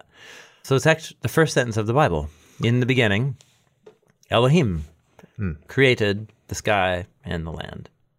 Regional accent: Portland, Oregon, United States; I had a concept of God growing up in Portland

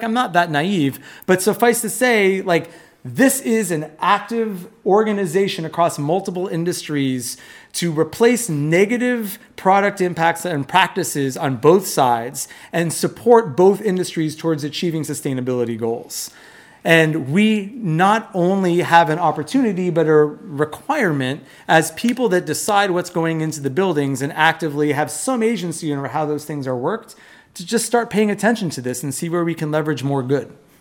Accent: Vermont, United States; I come from Vermont.

